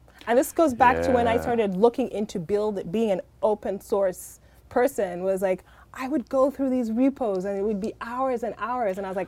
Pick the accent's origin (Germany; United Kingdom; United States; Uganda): Uganda; because I'm from Uganda, and like the internet can be spotty, can be amazing in some areas, can be really spotty in other areas.